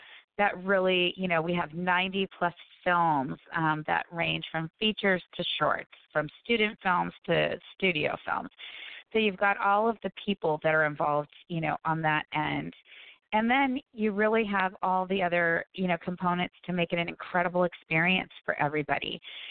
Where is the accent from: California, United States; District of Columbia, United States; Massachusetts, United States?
California, United States; San Diego; I grew up in San Diego and been going to Coronado for my whole life